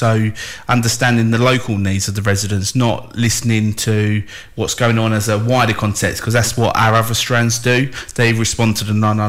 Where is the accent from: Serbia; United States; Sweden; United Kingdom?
United Kingdom; Kennington, London; But because I'm from there, I was born in Kennington, I still live in Kennington, and I police Kennington.